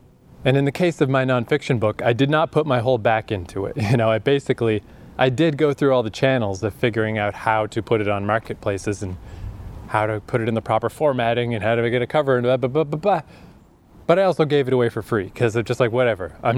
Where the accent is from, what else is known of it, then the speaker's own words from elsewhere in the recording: Atlantic Canada, Canada; while I'm here in my hometown, every fucking year, this is like the third year, I guess, the mosquito population in Atlantic Canada is bananas.